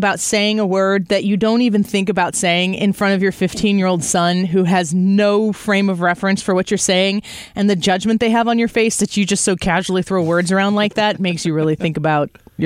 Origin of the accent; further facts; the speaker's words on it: St. Louis, Missouri, United States; I ended up replying back to people like, you're not even on, I'm from St. Louis.